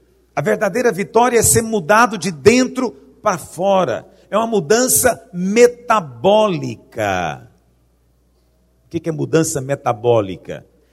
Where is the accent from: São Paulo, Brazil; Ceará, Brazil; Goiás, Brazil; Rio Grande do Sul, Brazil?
Goiás, Brazil; Sempre que eu sou goiano.